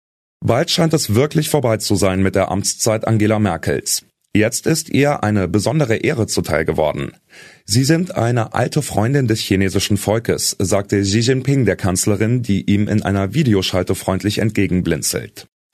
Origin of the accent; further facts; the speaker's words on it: Berlin, Germany; Jetzt schlagen sie alle wieder auf Berlin ein, meine Heimatstadt.